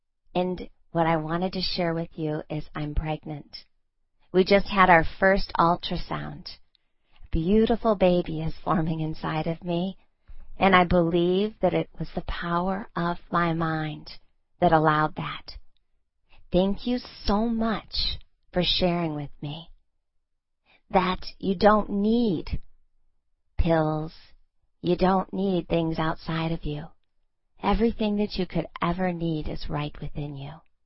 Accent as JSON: {"language": "English", "town": "London", "region": "Ontario", "country": "Canada", "tie": "born or raised there", "said": "London, Ontario, Canada. That's where I was born. That's my hometown."}